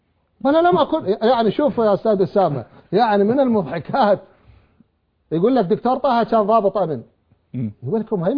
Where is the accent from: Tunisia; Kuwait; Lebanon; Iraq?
Iraq